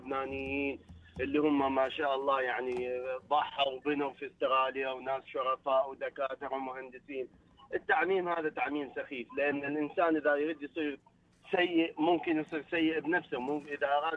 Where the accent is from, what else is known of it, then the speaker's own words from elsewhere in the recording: Basra, Basra Governorate, Iraq; عندنا في البصرة عندنا يهود, جالية يهودية وصابئية ومسيحية